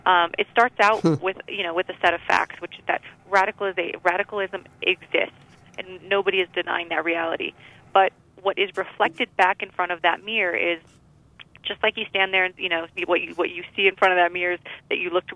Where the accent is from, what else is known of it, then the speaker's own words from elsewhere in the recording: United States; makes me a little uncomfortable as an American